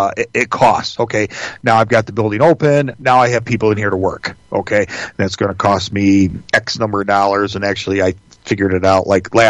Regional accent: United States; I like making money. I'm an American. I like making money.

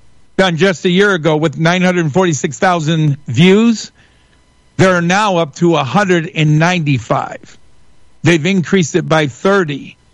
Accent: Michigan, United States; I'm from Northern Michigan.

